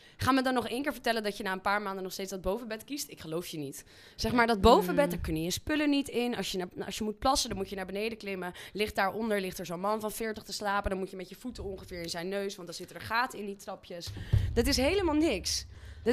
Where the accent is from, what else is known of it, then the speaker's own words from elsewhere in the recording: Sint Pancras, North Holland, Netherlands; also born or lived in Alkmaar; Oké, ik werd geboren op 3 mei 1997 in Alkmaar. Ik groeide op in Sint Pancras op hetzelfde pleintje als waar Jesse opgroeide. Groeide op alleen met mijn moeder. Ging altijd naar de kerk.